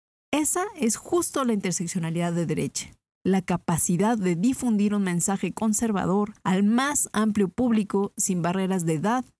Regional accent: Mexico City, Mexico; soy de la Ciudad de México.

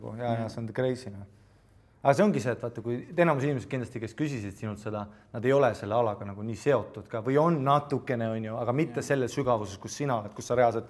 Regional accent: Viimsi, Harju County, Estonia; Ma olen Viimsist. Mul on kodus mullidega vann.

